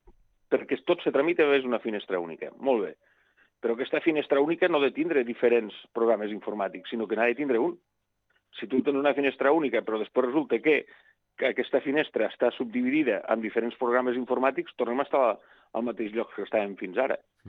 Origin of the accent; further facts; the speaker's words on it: Catalonia, Spain; aquí a Catalunya, penseu els que som de Lleida